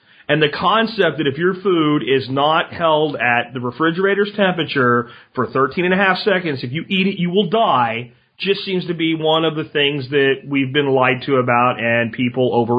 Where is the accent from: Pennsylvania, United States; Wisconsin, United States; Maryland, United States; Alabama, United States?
Pennsylvania, United States; I mean, I grew up in Pennsylvania. We always had generators because we lived in a place where power would frequently go out and stay out